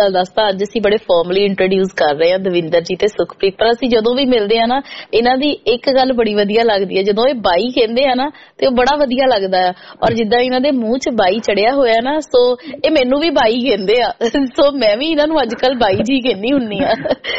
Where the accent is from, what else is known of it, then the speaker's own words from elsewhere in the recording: Punjab, India; ਮੈਂ ਦੁਆਬੇ ਤੋਂ ਤੇ ਸਾਡੇ ਦੁਆਬੇ ਵੱਲ ਜਿਹੜਾ ਬਾਈ ਜ਼ਿਆਦਾ ਨਹੀਂ ਕਹਿੰਦੇ, ਵੀਰ ਜੀ ਜਾਂ ਭਾਜੀ ਕਹਿੰਦੇ ਆ